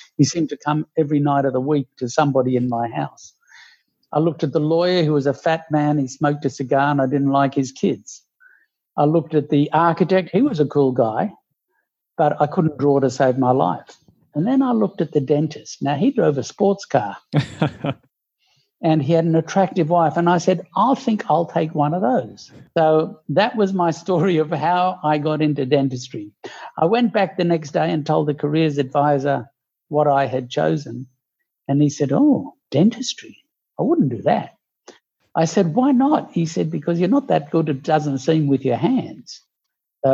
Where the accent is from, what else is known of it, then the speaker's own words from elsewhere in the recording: Sydney, New South Wales, Australia; Well, I'm from Sydney. I grew up in Sydney in the eastern suburbs. I went to local public school.